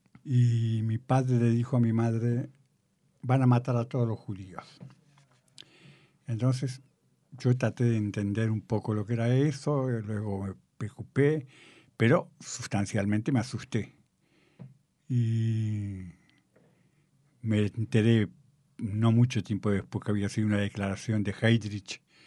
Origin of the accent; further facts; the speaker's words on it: Concepción del Uruguay, Entre Ríos, Argentina; born there; yo nací en Concepción del Uruguay, en una ciudad más grande, pero estaba mucho tiempo en casa de mi abuela